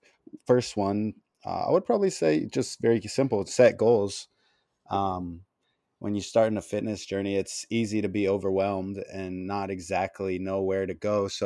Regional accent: California, United States; I grew up in Southern California.

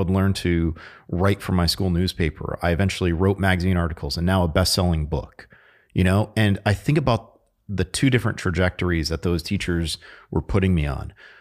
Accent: Connecticut, United States; I grew up in Connecticut, so, you know, what was, you know, frequent in the news were Native Americans and the casino.

